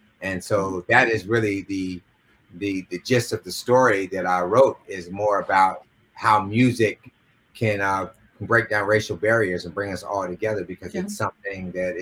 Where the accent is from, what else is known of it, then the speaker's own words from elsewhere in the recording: the South, United States; because I grew up in the South, and so I know what all of that is.